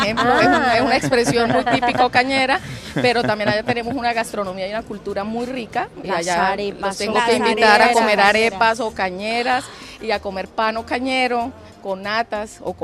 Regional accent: Ocaña, Norte de Santander, Colombia; Ay, yo soy ocañera.

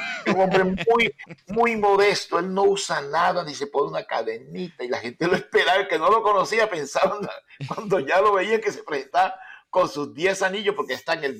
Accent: Sabanagrande, Atlántico, Colombia; De mi pueblo, Sabana Grande, donde sí. Yo nací.

